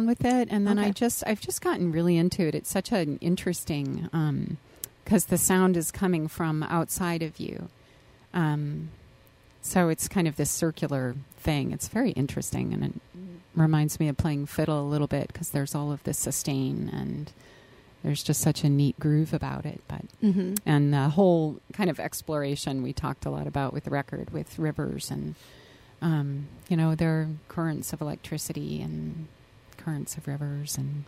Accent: Midwest, United States; accent: Midwestern; Like my Midwestern slower accent.

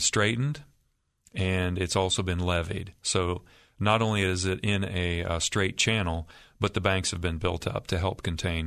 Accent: Chillicothe, Ohio, United States; I was raised in Chillicothe, a fairly rural place and very scenic, very beautiful, mm-hmm. with some real deep time cultural history.

